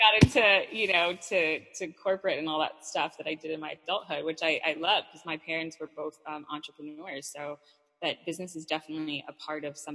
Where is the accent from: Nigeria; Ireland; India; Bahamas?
Bahamas; also born or lived in United States; I was born in the U.S. So I'm a U.S. citizen, which means that opportunities, even though I grew up in the Bahamas, there are more opportunities open to me than a Bahamian.